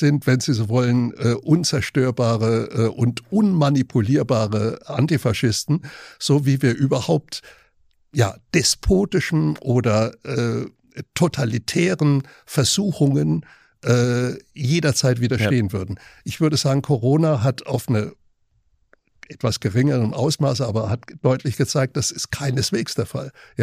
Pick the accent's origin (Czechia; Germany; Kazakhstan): Germany; Wenn wir rückblickend das alles betrachten, dann können wir als Deutsche heute das nur als Befreiung deuten.